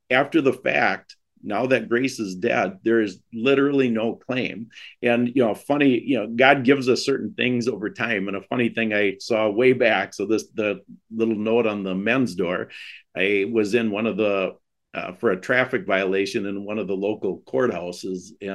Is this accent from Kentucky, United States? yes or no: no; Wisconsin, United States; We're from Wisconsin, as you know.